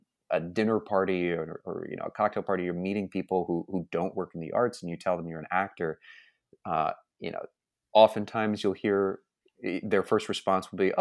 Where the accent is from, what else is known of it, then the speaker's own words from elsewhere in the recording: Okemos, Michigan, United States; I'm from Okemos, which is a suburb of Lansing.